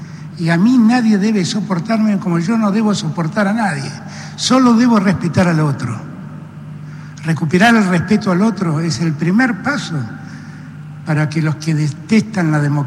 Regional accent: Argentina

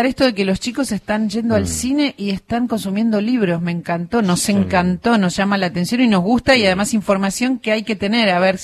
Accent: Buenos Aires, Argentina

